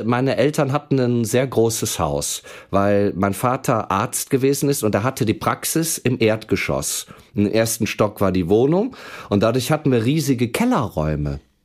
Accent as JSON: {"language": "German", "town": "Hellenthal", "region": "North Rhine-Westphalia", "country": "Germany", "tie": "born or raised there", "said": "aufgewachsen bin ich in Hellenthal. Das ist ein 3000-Seelendorf mitten in der Eifel. Da ist halt sehr viel Gegend, eine wunderschöne Gegend."}